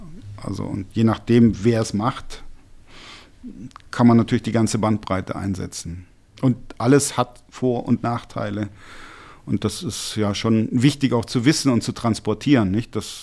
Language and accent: German; North Rhine-Westphalia, Germany